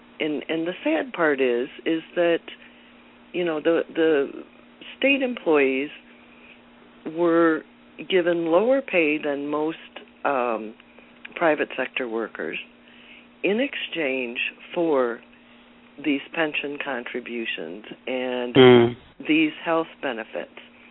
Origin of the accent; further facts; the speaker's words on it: Michigan, United States; I grew up in Michigan and my dad was a school teacher.